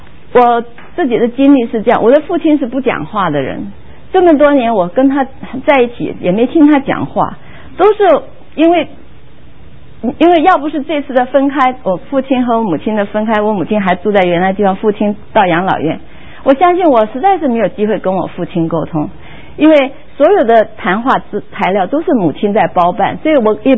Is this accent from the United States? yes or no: no; China; 我们中国人很愿意说孝顺